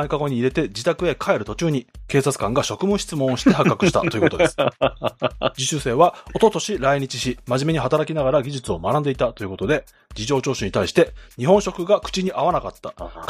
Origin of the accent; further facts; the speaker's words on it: Chile; now in Japan; チリから来てる私はどうなるんですか。